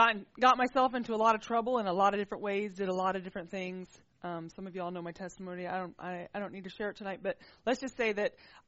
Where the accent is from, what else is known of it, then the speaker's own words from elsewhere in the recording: Texas, United States; And I am from Texas, and I did have guns, so.